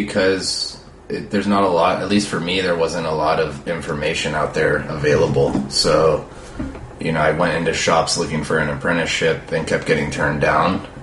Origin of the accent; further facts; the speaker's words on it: California, United States; now in Austin, United States; I'm from Orange County, California.